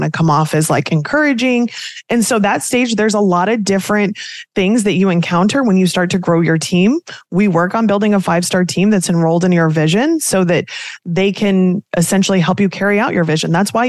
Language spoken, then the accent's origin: English; Kansas, United States; I talk fast. I fit right in Jersey, even though I'm from Kansas.